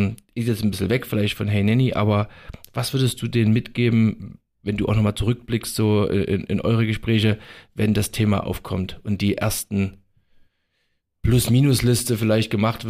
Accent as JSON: {"language": "German", "region": "East Germany", "country": "Germany", "tie": "born there", "said": "Ich bin ja in der DDR geboren, wie viele wissen"}